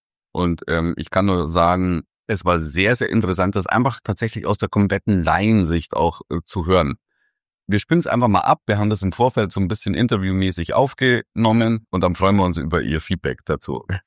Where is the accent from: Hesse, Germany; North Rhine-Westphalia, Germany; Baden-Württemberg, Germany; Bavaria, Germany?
Bavaria, Germany; weil das passt ja schon, wie wir bei uns in Bayern sagen.